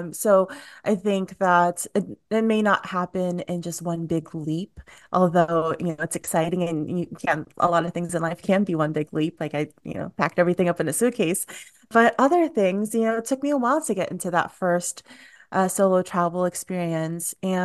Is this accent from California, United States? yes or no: yes; California, United States; moved away as an adult; also born or lived in San Diego; now in Chicago, United States; So I was living in California, so I grew up in California all of my life, up until the age of 28, I think. 27, 28, around there.